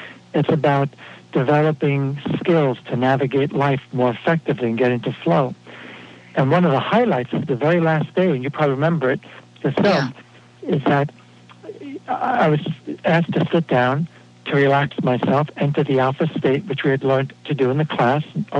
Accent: Brooklyn, New York, United States; That really, I backed off, and I was raised in Brooklyn, New York, and I heard, you know, voices in my head say, okay, what's the catch?

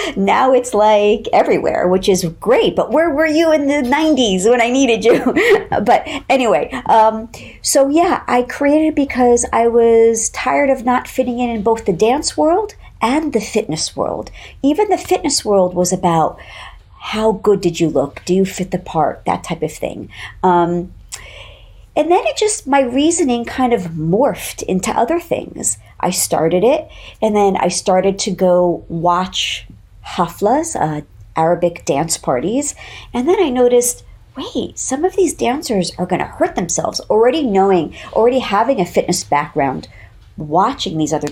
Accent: Long Island, New York, United States; My parents are Israeli. I was born in New York, but I went back and forth to Israel a lot. I had dual citizenship until I was 16.

